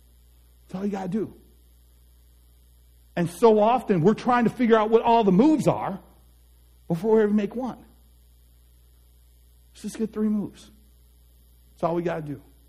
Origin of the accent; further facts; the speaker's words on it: Detroit, Michigan, United States; now in Barrs Mills, United States; I grew up in Detroit. So moving from Detroit to Barrs Mills. My wife grew up on a farm. I did not. I grew up in Southwest Detroit. So on the Southwest side.